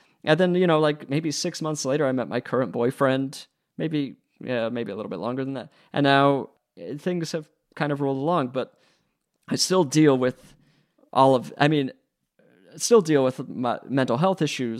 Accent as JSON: {"language": "English", "region": "Utah", "country": "United States", "tie": "born or raised there", "said": "growing up in Utah, you don't really know a lot of people in the biz"}